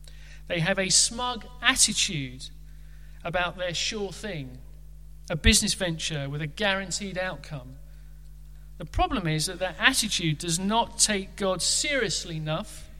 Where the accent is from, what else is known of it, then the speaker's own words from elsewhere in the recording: Ilford, London, United Kingdom; The church I grew up in Ilford